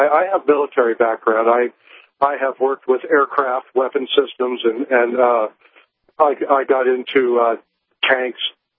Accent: Iowa, United States; I'm a 55-year-old man. I grew up in Iowa. Grew up on a farm.

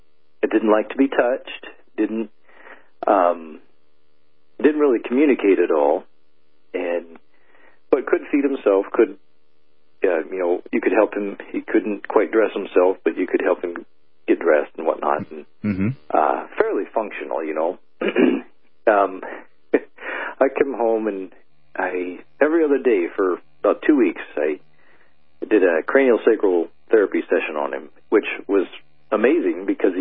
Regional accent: Great Lakes, United States; You know, I grew up in the Great Lakes area

